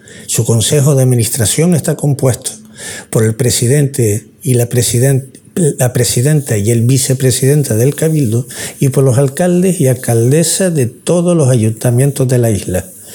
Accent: Canary Islands, Spain; en mi pueblo, un pequeño enclave rural de Fuerteventura, llevamos 10 días sin que seamos abastecidos de agua

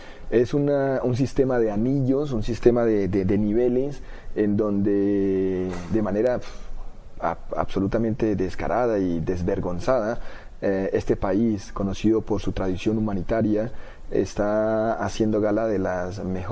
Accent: Colombia; now in Switzerland; soy colombiano. Vivo aquí en Suiza hace 11 años y soy refugiado político.

